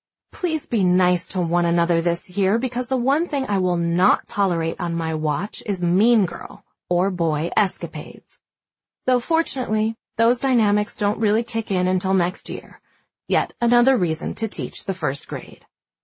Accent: Atlanta, Georgia, United States; Hello, boys and girls … I grew up right here in Atlanta and graduated from the University of Georgia.

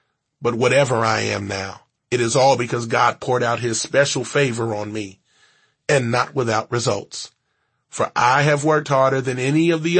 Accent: Cincinnati, Ohio, United States; also born or lived in Houston / Atlanta / New Jersey / Greenville; Why there and not my hometown of Cincinnati? Why not Houston or Atlanta or New Jersey or any of the other cities I've lived in?

